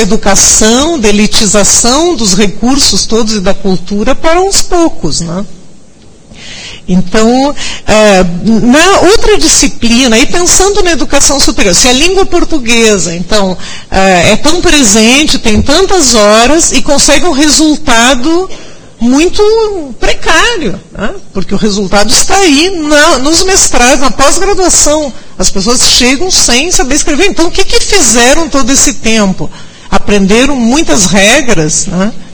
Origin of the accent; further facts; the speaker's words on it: Uruguay; eu, na verdade, me criei no Uruguai dos 3 anos aos 17 anos. Eu frequentei escola em espanhol.